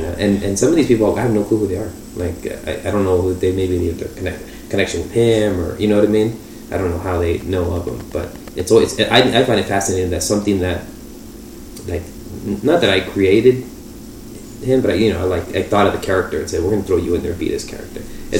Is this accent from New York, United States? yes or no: no; Douglas, Arizona, United States; I grew up in Douglas and Alvareta, right on the border.